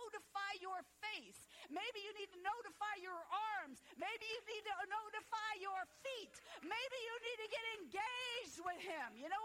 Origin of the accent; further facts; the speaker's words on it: St. Louis, Missouri, United States; I mean, I'm from St. Louis.